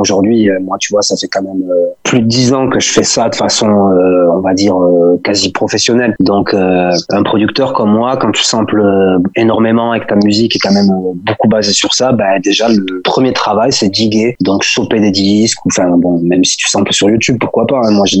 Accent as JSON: {"language": "French", "town": "Toulouse", "region": "Occitanie", "country": "France", "also_born_or_lived": "Strasbourg", "moved": "as an adult", "said": "je suis parti de Toulouse, moi je suis toulousain, donc au départ, et je suis parti de Toulouse à la vingtaine pour suivre une nana, évidemment, et du coup, je suis parti en Strasbourg dans un premier temps"}